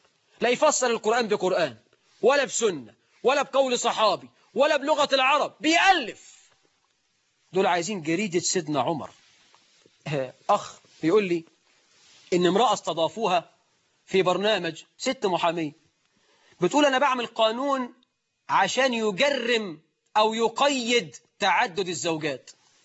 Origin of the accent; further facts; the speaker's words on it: Egypt; ده احنا عندنا في مصر 9 مليون عانس.